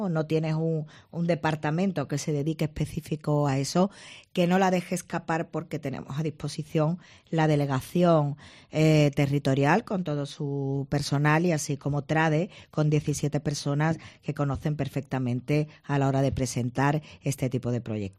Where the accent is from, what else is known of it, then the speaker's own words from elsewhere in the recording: La Línea de la Concepción, Andalusia, Spain; otro día en La Línea, que es la Semana Santa de La Línea, que es mi pueblo, es una gran Semana Santa.